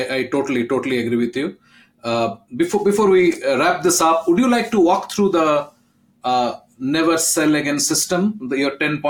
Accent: India; English is a second language; I grew up in India, we have complete different cultural biases

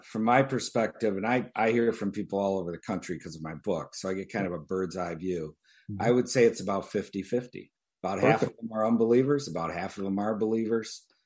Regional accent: Detroit, Michigan, United States; I grew up in Detroit.

